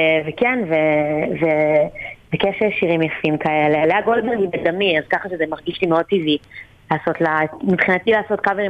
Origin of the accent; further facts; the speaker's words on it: Netanya, Center District, Israel; מאז שאני ילדה אני מנתניה